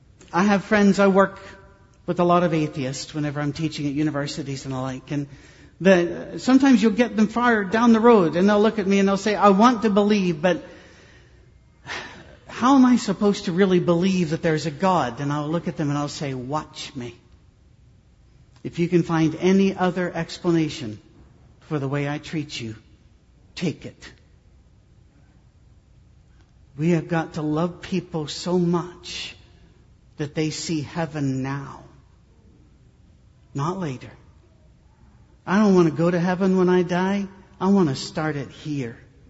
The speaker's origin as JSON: {"language": "English", "region": "Scotland", "country": "United Kingdom", "said": "I'm a Scotsman. I'm a born cynic."}